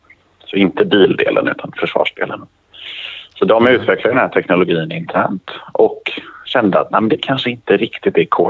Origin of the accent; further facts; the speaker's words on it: Gothenburg, Västra Götaland County, Sweden; Får jag ändå säga, som god göteborgare.